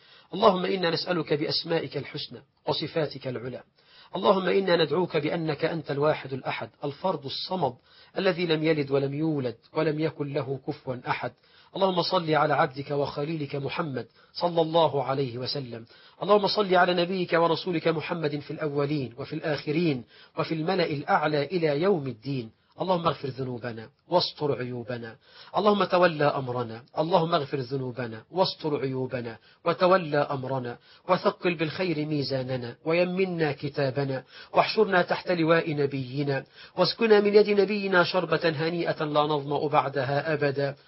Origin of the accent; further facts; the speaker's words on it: Egypt; بلدنا مصر